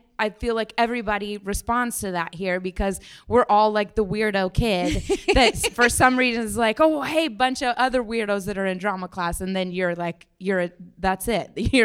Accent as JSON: {"language": "English", "town": "Denver", "region": "Colorado", "country": "United States", "said": "I wanted to be an ice skater more than anything in the whole world, because I'm from Denver, Colorado."}